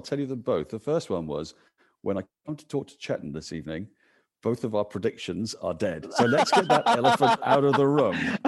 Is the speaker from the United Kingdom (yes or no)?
yes; England, United Kingdom; I might say this as an Englishman